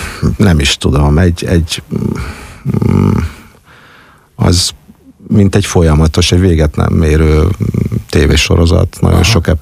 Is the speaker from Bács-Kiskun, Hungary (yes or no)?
no; Budapest, Hungary; Nem Budán születtem, de nyilván a legelső emlékeim is ide kötnek, tehát itt gyerekeskedtem, egészen késő kamaszkoromig itt éltem, mert most nem vagyok újlipótvárosi